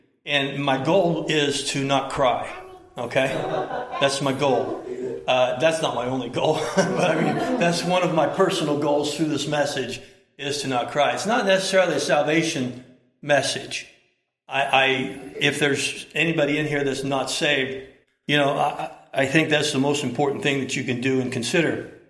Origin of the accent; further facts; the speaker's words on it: Ohio, United States; I'm from Southern Ohio, so I could be anything.